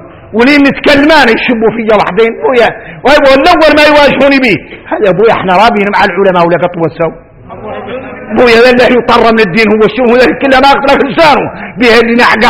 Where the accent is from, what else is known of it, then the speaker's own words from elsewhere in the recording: Mauritania; إحنا موريتاني المهم عندنا ما ننفضحوا في الدنيا.